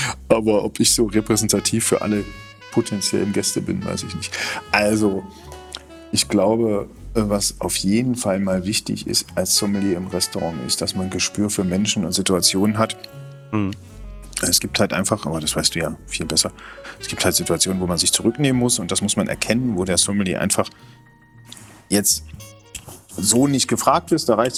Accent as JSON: {"language": "German", "country": "Germany", "said": "Also wenn ich die Kollegen höre, die international noch mehr unterwegs sind, dann höre ich oft die Meinung, dass wir Deutschen doch recht weit hinten sind."}